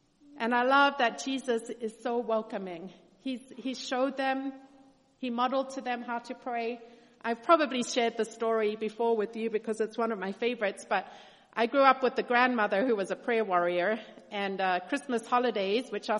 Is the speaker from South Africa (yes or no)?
yes; South Africa; I grew up in South Africa.